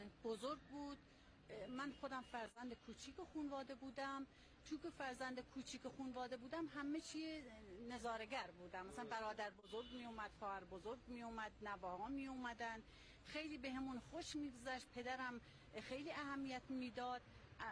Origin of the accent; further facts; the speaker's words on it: Kermanshah, Iran; now in Urmia, Iran; نه خیر، من بچه ارومیه نیستم، خودم اصلیتم مال کرمانشاه است، ولی ارومیه زندگی میکنم، خیلی وقت اینجا زندگی میکنم.